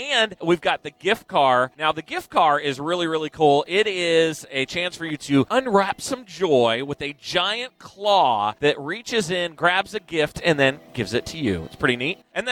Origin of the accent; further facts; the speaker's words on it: Pennsylvania, United States; Next, head to my home state of Pennsylvania.